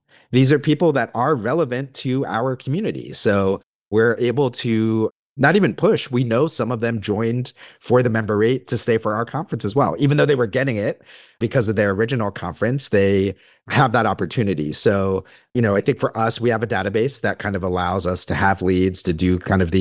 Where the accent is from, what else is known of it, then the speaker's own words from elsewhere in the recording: East Coast, United States; Growing up on the East Coast, I think not having a lot of different communities, I was lumped into this kind of not white perspective.